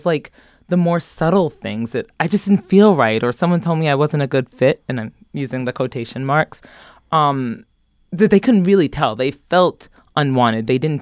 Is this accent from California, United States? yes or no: no; New Jersey, United States; I'm so from Jersey.